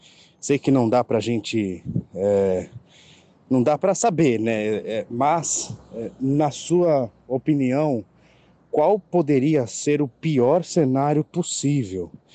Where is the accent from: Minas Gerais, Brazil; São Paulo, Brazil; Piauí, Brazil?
São Paulo, Brazil; Eu sou de São Paulo, capital.